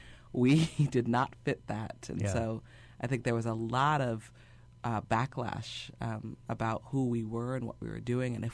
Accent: United States; Part of, you know, growing up in America, the unfortunate part is how much America has divorced itself from its history.

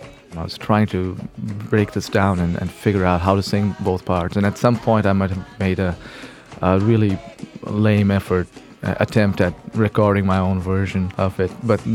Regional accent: Mumbai, Maharashtra, India; I grew up in Mumbai, India. It was Bombay back then.

